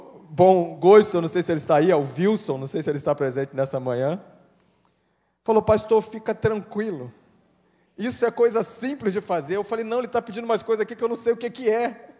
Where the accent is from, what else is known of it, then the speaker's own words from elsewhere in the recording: Brazil; nós, como brasileiros que somos